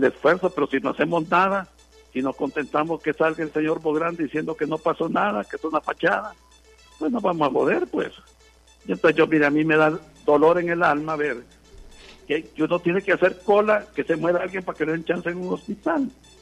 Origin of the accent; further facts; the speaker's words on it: Honduras; esa es mi cuestión como ciudadano hondureño